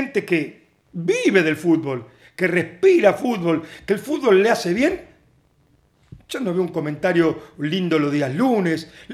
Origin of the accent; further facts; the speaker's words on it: Argentina; now in Spain; Entonces, a ver, como argentino, salí campeón, ascendí